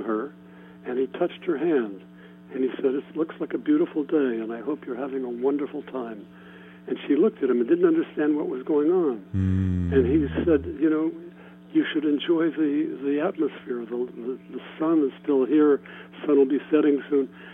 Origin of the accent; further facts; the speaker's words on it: Ohio, United States; I grew up in Ohio. But I went to college at Columbia, just a few blocks away from where you are.